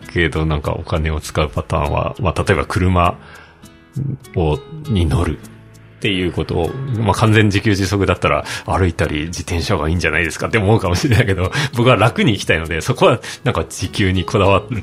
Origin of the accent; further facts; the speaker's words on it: Hokkaido, Japan; 僕はもともと北海道出身だから